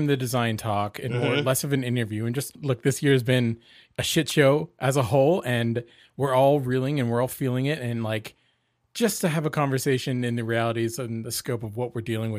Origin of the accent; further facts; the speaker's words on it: Portland, Oregon, United States; Like, I'm from Portland, Oregon too.